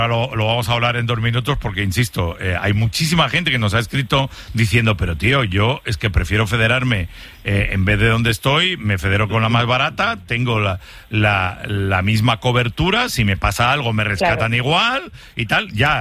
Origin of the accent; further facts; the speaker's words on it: Benasque, Aragon, Spain; me pego un tortazo ahí al lado de Benasque, en mi casa, en mi pueblo.